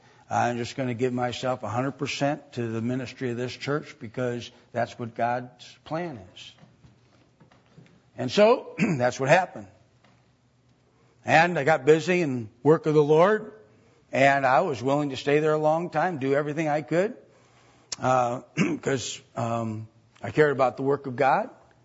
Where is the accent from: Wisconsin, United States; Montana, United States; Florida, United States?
Wisconsin, United States; Delafield; we were to come back to Wisconsin and start a church. I was hoping it would be my hometown of Delafield.